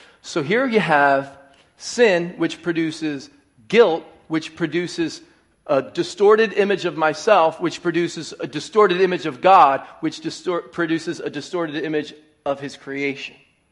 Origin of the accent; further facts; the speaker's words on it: Philadelphia, Pennsylvania, United States; I grew up in the Philadelphia area.